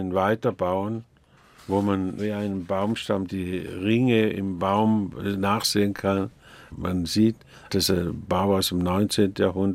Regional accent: St. Gallen, Switzerland; Ich komme aus der Nähe von St. Gallen

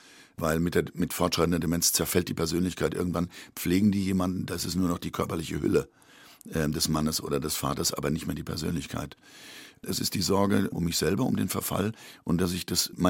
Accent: Hesse, Germany; Und dann bin ich in Hessen aufgewachsen.

